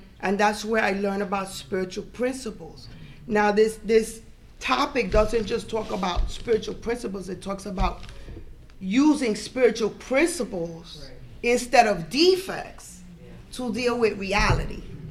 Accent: New York, United States; my very first convention in New York, I'm from New York, actually. I don't know if you noticed.

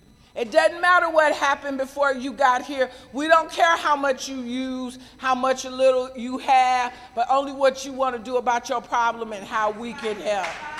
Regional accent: Oakland, California, United States; When I got here, I came from Oakland, California.

